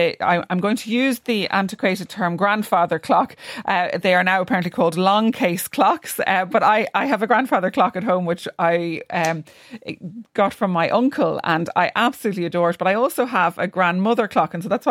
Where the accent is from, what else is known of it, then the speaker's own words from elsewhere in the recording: Waterford, Munster, Ireland; I haven't been, even though I grew up in Waterford, and I will be visiting, definitely.